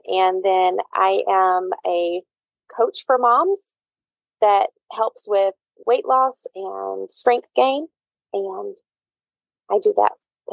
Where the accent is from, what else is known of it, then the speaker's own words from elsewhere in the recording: Virginia, United States; now in Charlotte, United States; I currently live in Charlotte, North Carolina. I grew up in Virginia, and we had snow there, and I don't miss the snow either. I grew up in the mountains, and I do not miss the snow.